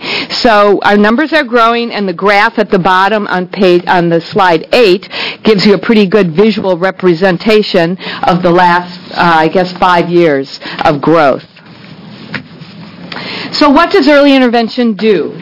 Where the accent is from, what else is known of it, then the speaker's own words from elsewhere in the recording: Lane County, Oregon, United States; I'm from Lane County.